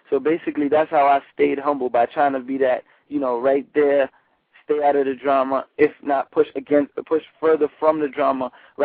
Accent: Bronx, New York, United States; I grew up on White Plains Road. That's like the far north side, northeast side

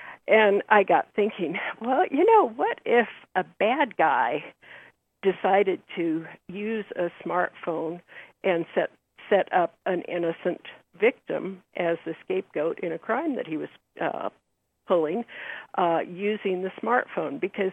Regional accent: San Diego, California, United States; now in Montana, United States; Well, I was born in San Diego and lived there until 1988 and moved to Montana.

